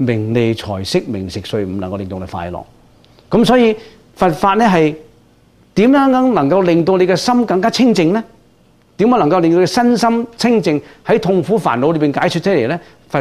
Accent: China; 以我哋中國人咧有個古德講啊嘛

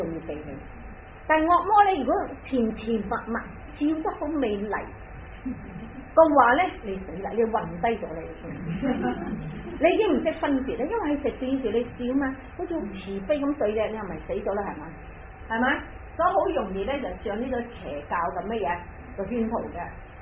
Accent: Guangdong, China; 即係我哋廣東人是講啲嘢好鬼善事嘅。

